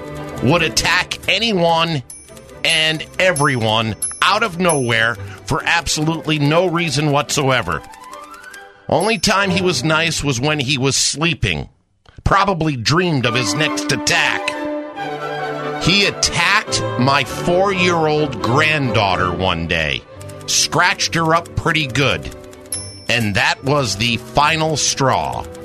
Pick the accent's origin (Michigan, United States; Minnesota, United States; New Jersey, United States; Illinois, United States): New Jersey, United States; I'm a transplant from New Jersey. Been here 9 months. Whoever I was talking to after I said I was from New Jersey